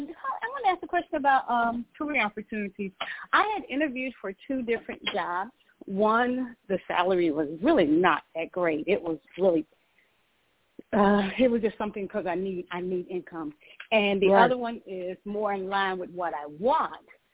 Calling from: Georgia, United States; I'm calling from Georgia.

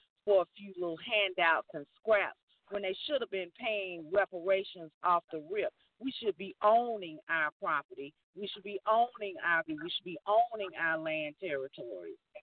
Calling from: Georgia, United States; I'm calling from Georgia, and I'm enjoying the show

